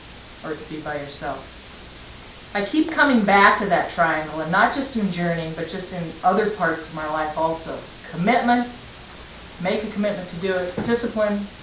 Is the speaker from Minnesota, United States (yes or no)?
no; Portland, Oregon, United States; I'm from Portland, and she's a Sister of the Holy Names